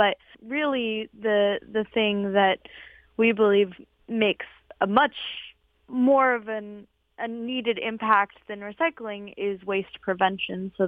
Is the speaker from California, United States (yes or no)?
yes; Concord, California, United States; I grew up in Concord, California, and very much so grew up without really any knowledge of the impact of waste